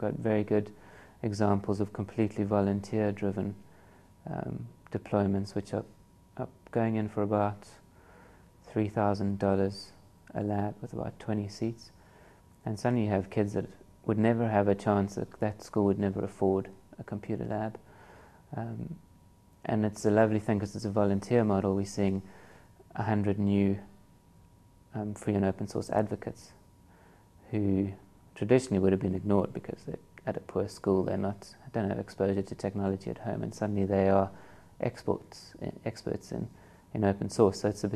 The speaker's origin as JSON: {"language": "English", "town": "Pretoria", "region": "Gauteng", "country": "South Africa", "said": "I come from Pretoria in South Africa."}